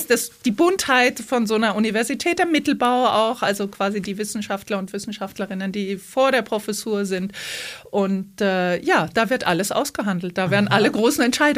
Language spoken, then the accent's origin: German; Austria; Also ich wechsle zum Beispiel die Sprache, wenn ich in meine Heimat fahre. Wenn ich über die österreichische Grenze fahre, ja, spreche ich völlig anders.